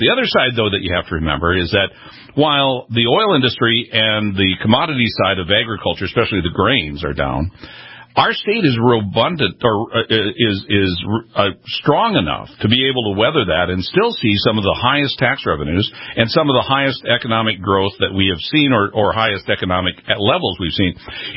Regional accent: Douglas, North Dakota, United States; I grew up in this country or in this state. I grew up in Douglas, North Dakota. I've tracked the economy, especially in western North Dakota

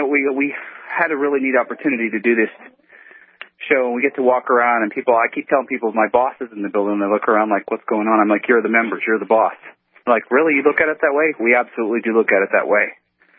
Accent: Ohio, United States; We got Virginia. Of course, we have my home state of Ohio.

